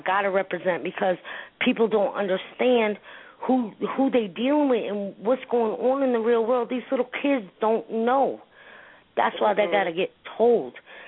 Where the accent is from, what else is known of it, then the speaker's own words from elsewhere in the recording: Newark, New Jersey, United States; now in Atlanta, United States; because I'm from Newark and I'm down the A.